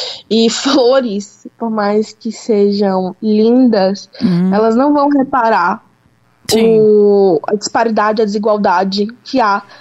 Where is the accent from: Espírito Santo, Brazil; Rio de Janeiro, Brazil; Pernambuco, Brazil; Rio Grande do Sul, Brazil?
Pernambuco, Brazil; now in São Paulo, Brazil; Eu sou pernambucana, nascida e criada em Pernambuco, mas moro há 5 anos em São Paulo.